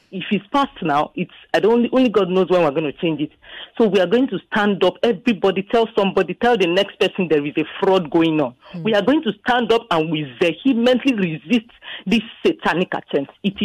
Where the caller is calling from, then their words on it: Ikorodu, Lagos, Nigeria; I'm coming from Ikorodu.